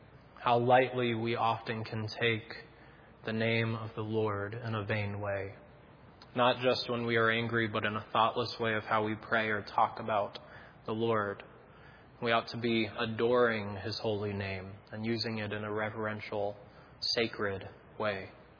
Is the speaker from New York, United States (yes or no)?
no; New Hampshire, United States; born or raised there